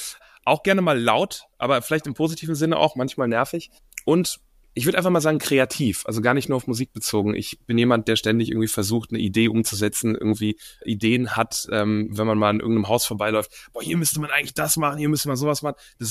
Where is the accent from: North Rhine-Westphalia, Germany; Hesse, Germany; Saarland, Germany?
North Rhine-Westphalia, Germany; Wuppertal; born there; der Cousin von meinem Vater, der in Wuppertal wohnt, wo ich geboren bin